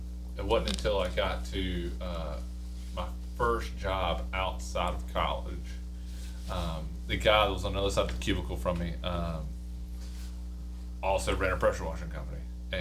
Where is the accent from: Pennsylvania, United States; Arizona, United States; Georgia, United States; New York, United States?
Georgia, United States; I grew up around Effingham County, I started when I was 16.